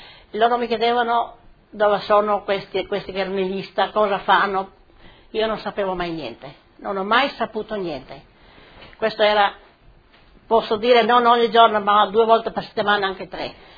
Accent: Pregara, Istria County, Croatia; born there; sono nata a Pregara, al comune del Pinguente, il giorno 12 del 2 1924.

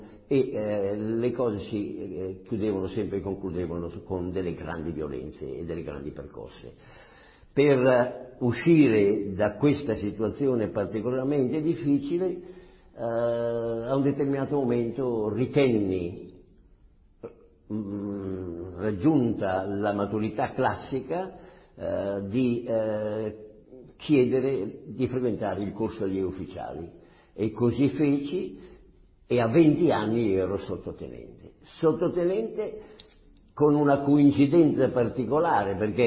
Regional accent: Milan, Lombardy, Italy; sono nato a Milano il 24 gennaio del 1921.

